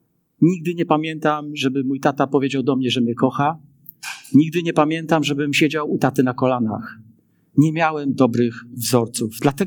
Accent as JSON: {"language": "Polish", "town": "Wrocław", "region": "Lower Silesian Voivodeship", "country": "Poland", "tie": "born or raised there", "said": "ja jestem właśnie chłopakiem, wywodzący się stąd. Jestem nowodworzaninem. Nie mieszkam już we Wrocławiu wiele lat, ale urodziłem się na dawnym placu 1 Maja, wychowany na Nowym Dworze. Mieszkałem potem na Muchoborze Wielkim."}